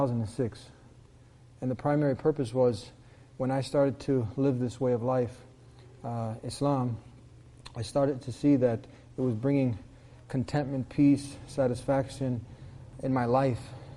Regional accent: United States; I'm an American, I love my country

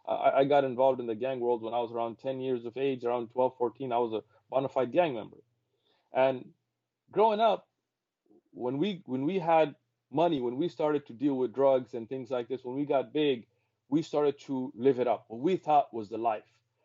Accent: Pakistan; No, I'm from Pakistan, man. I'm Pashtun.

